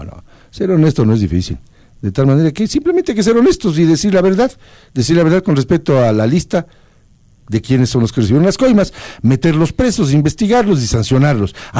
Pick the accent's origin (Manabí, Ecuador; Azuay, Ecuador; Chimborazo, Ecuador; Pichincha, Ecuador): Pichincha, Ecuador; Quito; Utilizando un quiteñismo, yo soy quiteño, nos dieron debatiendo.